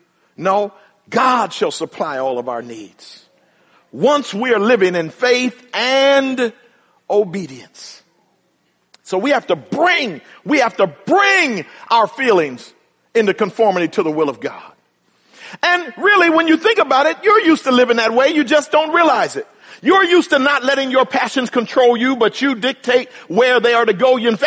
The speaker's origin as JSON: {"language": "English", "town": "Philadelphia", "region": "Pennsylvania", "country": "United States", "tie": "born or raised there", "moved": "yes", "said": "I grew up in Philly, so I'm always with the Eagles."}